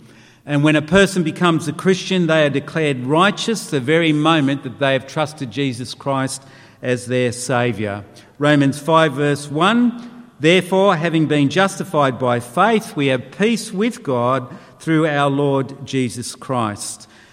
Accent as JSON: {"language": "English", "country": "Australia", "said": "they represented me as an Aussie down under."}